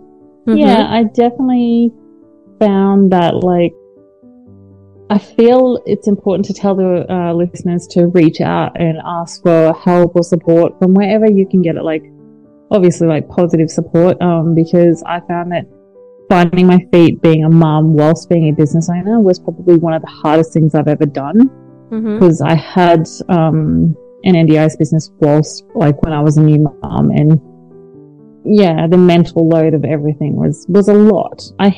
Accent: Roma, Queensland, Australia; also born or lived in Maryborough, Australia; I was born in Maryborough, Queensland, and then moved out west to Roma for probably 10 and a half years of my young adolescent life, so early adult life.

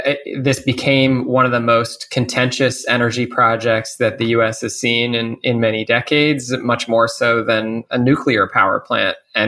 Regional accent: Cape Cod, Massachusetts, United States; Well, so I grew up on Cape Cod, which is this sort of beautiful summer destination. I grew up scooping ice cream and frying seafood.

